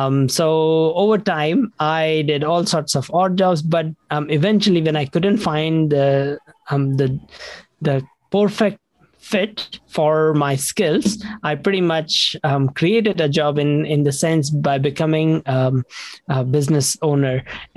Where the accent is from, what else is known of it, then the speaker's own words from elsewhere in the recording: India; moved away as an adult; now in New Zealand; So I grew up in India. First 21 years of my life, I lived in India. And then I moved to New Zealand about 19 years ago.